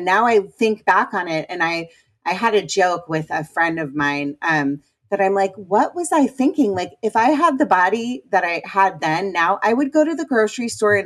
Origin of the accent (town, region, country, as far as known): Potomac, Maryland, United States